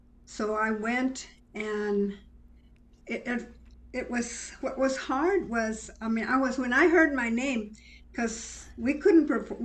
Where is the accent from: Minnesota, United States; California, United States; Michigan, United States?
California, United States; Carlsbad; from Carlsbad, born and raised there.